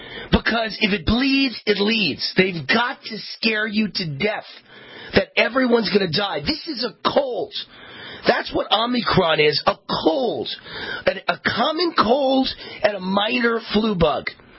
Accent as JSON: {"language": "English", "region": "New York", "country": "United States", "tie": "born or raised there", "also_born_or_lived": "Malibu, United States / Hollywood Hills, United States", "said": "I lived in Malibu. I lived in Hollywood Hills. I grew up in New York."}